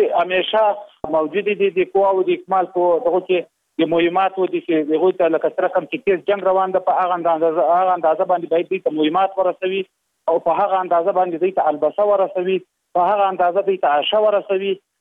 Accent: Afghanistan; زه په دې ډېر افتخار کوم چې زه یو افغان یم او له دې خاورې دفاع کوم.

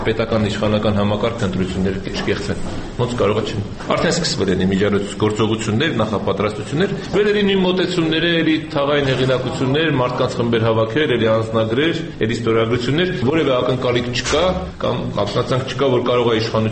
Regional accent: Yerevan, Armenia; Ինձ որպես երևանցի ոչինչ չեն տվել։

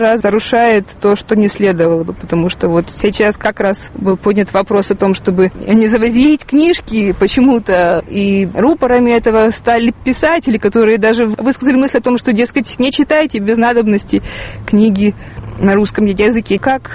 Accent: Kyiv, Ukraine; Я выросла на Оболоне. Вот это уже действительно окраина, потому что там были заливные луга.

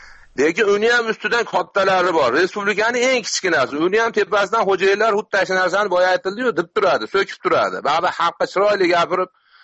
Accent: Margilan, Fergana Region, Uzbekistan; Marg'ilondanman.

